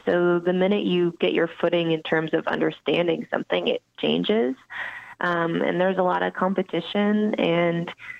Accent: Phoenix, Arizona, United States; I grew up in Phoenix, Arizona, and I went to college in northern Arizona in a little town called Flagstaff at NAU.

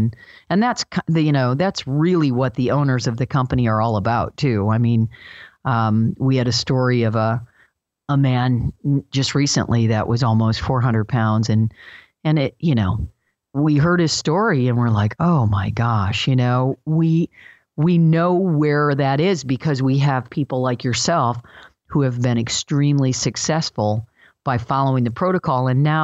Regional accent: Michigan, United States; Well, and I'm from Michigan, so we call it pop, but I never drink it.

